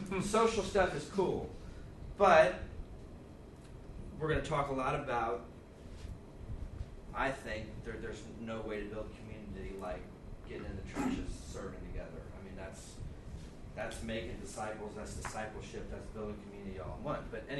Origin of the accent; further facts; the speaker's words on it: Missouri, United States; moved away; my whole life, I grew up in Missouri, I moved here in 89, and the only place I ever went was I flew to Houston